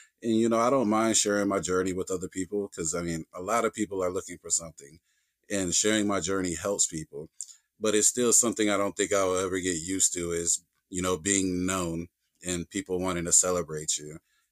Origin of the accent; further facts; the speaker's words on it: the South, United States; You know, I grew up in the South. And here in the South, you know, there's always people having a problem with the color of my skin.